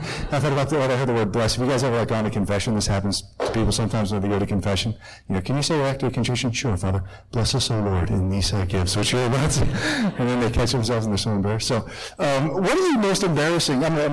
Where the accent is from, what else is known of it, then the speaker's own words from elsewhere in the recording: Pittsburgh, Pennsylvania, United States; as John Paul mentioned, and I am from Pittsburgh.